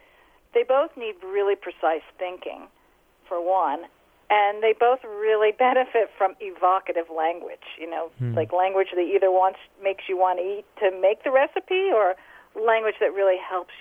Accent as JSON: {"language": "English", "region": "New York", "country": "United States", "said": "I mean, you know, I'm from New York."}